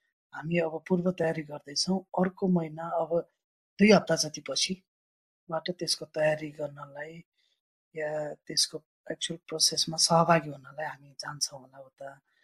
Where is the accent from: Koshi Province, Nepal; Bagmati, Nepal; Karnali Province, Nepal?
Karnali Province, Nepal; म आफैले अब कर्णालीकै, म त्यहीँ जन्मे हुर्किएको भए पनि